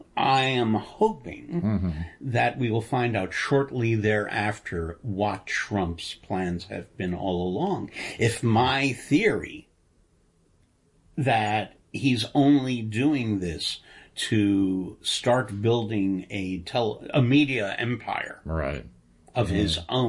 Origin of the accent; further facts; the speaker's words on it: New York, United States; And I'm from New York in wealthy circles.